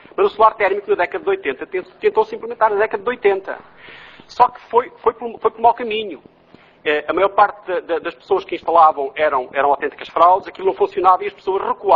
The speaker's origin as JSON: {"language": "Portuguese", "town": "Miranda do Douro", "region": "Norte", "country": "Portugal", "said": "Eu ia para a minha terra de origem, sou mirandês, e ia de comboio."}